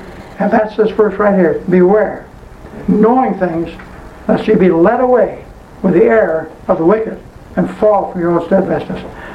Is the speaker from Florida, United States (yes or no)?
no; Berea, Ohio, United States; My wife and I grew up in Berea, Ohio, and we graduated from Berea High School.